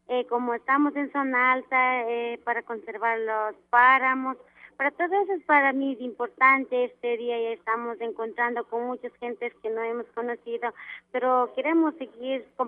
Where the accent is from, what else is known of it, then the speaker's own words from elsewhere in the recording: Chimborazo, Ecuador; Yo vengo de provincia de Chimborazo, comunidad Casa Cóndor, de la alta del volcán Chimborazo, que yo vivo ahí.